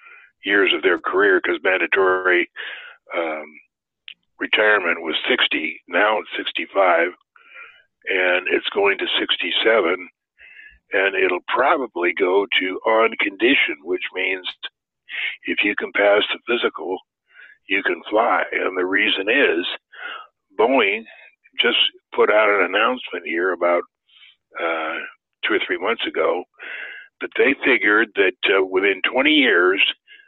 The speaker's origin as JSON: {"language": "English", "town": "Santa Monica", "region": "California", "country": "United States", "tie": "born or raised there", "said": "Well, you know, I grew up mostly in Santa Monica, where my dad had his company, Lear Incorporated"}